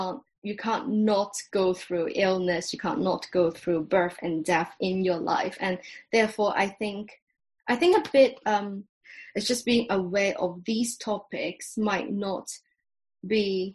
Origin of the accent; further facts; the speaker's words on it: Hong Kong; English is a second language; now in United Kingdom; I'm from Hong Kong, so I can only speak about being for the Chinese ethnicity